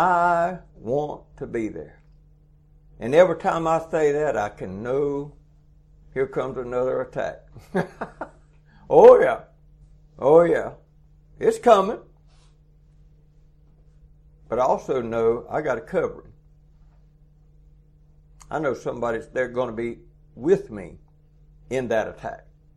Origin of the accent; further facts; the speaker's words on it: Georgia, United States; well, I'm from South Georgia. I just figured it was a bunch of woods.